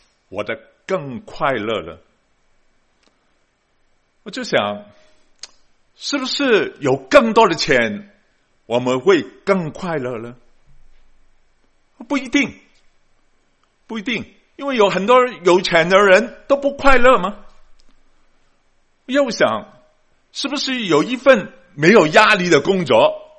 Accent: Guangdong, China; 我们广东人说很好劲的，很劲的啊

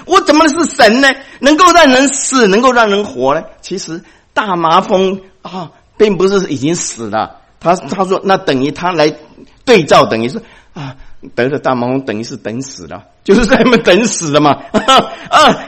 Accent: China; 我们中国人一生气都撕别人衣服

